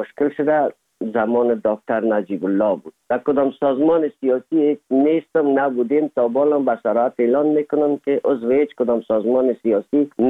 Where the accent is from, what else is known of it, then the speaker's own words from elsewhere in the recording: Afghanistan; now in Germany; زمان که ما از افغانستان آمدیم